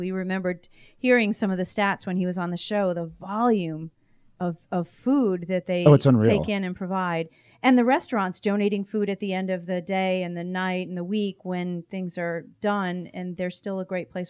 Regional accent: Rhode Island, United States; Well, I grew up in Rhode Island, so we knew Johnson and Wales, right, Chris?

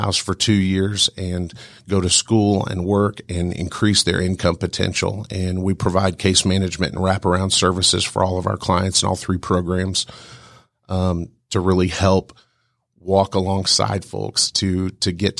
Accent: Colorado, United States; And I have a friend that I played football with growing up in Colorado

